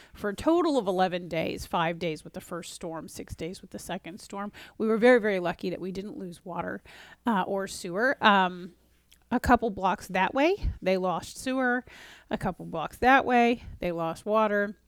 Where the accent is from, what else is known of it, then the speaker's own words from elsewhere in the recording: Florida, United States; I grew up in Florida. This is like very strange.